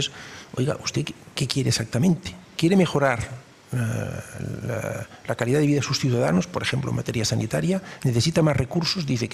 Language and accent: Spanish; Catalonia, Spain; y los catalanes somos españoles